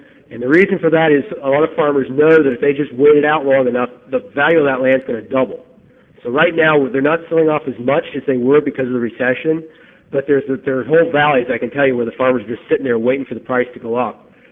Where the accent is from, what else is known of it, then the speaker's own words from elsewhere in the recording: Pennsylvania, United States; also born or lived in Midwest; I mean, I grew up in Pennsylvania, and I spent a lot of time in the Midwest, and I moved here, and it was like I moved to another planet.